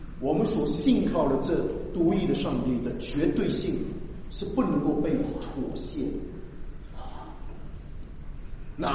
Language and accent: Chinese; China; 特别对我们华人的背景，我们中国大陆的背景，因为我们是相对论，应该是吧，我没有讲错哈，我们在相对的环境长大